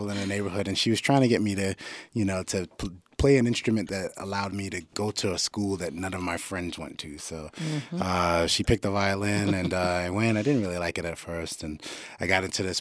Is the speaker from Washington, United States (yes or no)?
no; Fort Lauderdale, Florida, United States; Both of us are from the Caribbean, but we're born in, you know, we're from Fort Lauderdale, raised in Fort Lauderdale in South Florida.